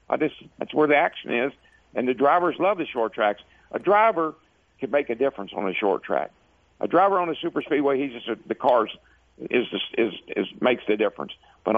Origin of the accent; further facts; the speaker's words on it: Owensboro, Kentucky, United States; I grew up in Owensboro, Kentucky, and the first big racetrack I ever raced on, big to me, was the Nashville Fairgrounds.